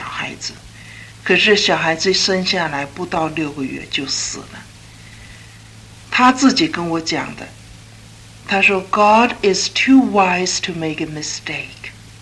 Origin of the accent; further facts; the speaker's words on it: China; 那犹太人你们知道跟我们中国人的传统一样的，一个儿子，一家唯一的一个儿子